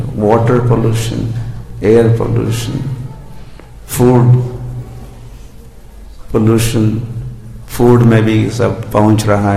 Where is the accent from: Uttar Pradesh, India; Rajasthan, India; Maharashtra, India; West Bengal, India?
Maharashtra, India; मैं भी एक गांव वाला था आप भी, उस भाव वाला तो अब भी हूं। तो हमारे गांव में, महाराष्ट्र में एक गांव